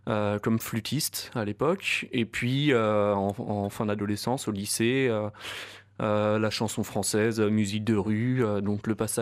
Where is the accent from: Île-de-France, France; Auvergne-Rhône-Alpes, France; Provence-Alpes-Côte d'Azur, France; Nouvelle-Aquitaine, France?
Auvergne-Rhône-Alpes, France; Lyon; Effectivement, j'arrive tout juste en Haute-Loire. Moi, je suis né, j'ai grandi à Lyon.